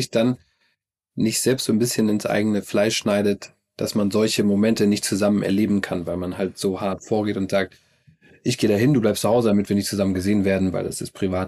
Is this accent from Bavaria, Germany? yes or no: no; Minden, North Rhine-Westphalia, Germany; ich komme aus Minden und bin bei Arminia Bielefeld groß geworden.